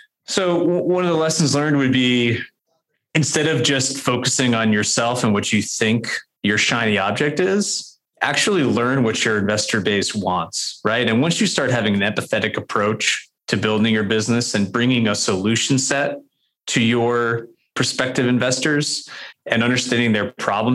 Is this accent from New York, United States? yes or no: yes; New York, United States; moved away as an adult; now in Nashville, United States; So I'm from New York originally, met my wife in college in Connecticut. We did the Northeast thing for a little bit. I went to law school in Boston, moved to Nashville 15 years ago now.